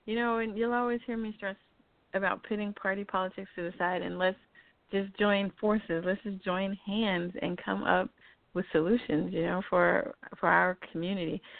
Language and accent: English; El Paso, Texas, United States; Again, I'm on location in my hometown of El Paso, Texas